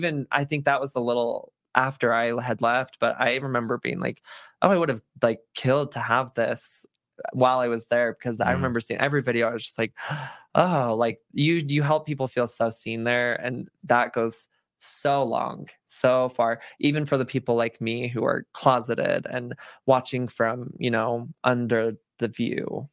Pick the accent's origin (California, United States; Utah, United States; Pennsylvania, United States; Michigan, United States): Utah, United States; Provo; but growing up in Provo, like that was the first moment where I realized like my privilege